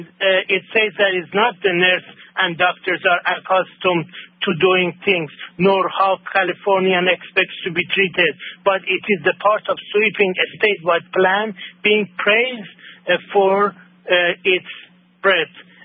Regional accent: Iran; English is a second language; I am international journalist from Iran, and I work with Alex Ansari, your friend, in Portland, Oregon.

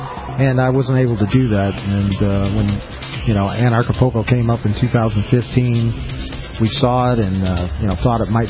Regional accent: Gary, Indiana, United States; I come from Black Oak, which is a neighborhood on the west side of Gary.

